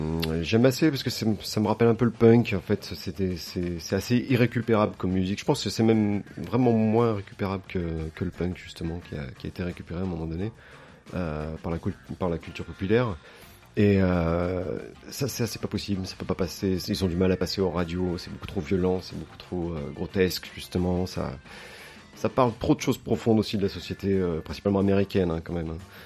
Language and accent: French; Chambéry, Auvergne-Rhône-Alpes, France; moved away as an adult; now in Saint-Étienne, France; Oui, je suis né à Chambéry, ouais. Et jusqu'à l'âge de 18 ans. Après, je suis parti très vite.